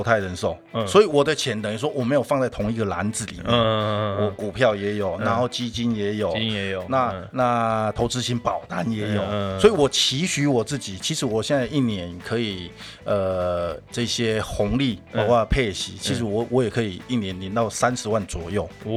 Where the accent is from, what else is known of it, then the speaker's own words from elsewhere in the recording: Taiwan; 过去我们台湾人都是买